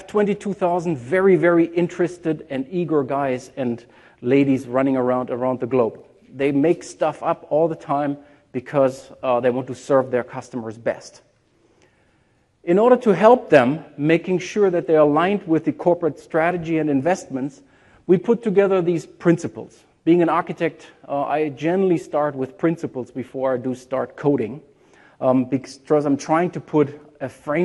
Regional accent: Germany; English is a second language; But when you go out, even in a country like Germany, my home country

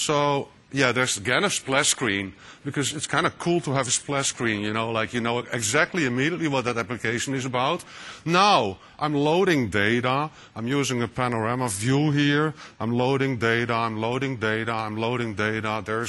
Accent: Netherlands; English is a second language; I'm working for a company called Alten PTS here in the Netherlands, so that's my funny accent there.

